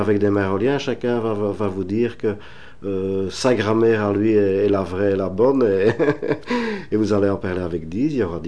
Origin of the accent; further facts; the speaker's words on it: Brussels, Brussels-Capital Region, Belgium; born there; Je suis né à Bruxelles, mais je ne parle pas le marolien.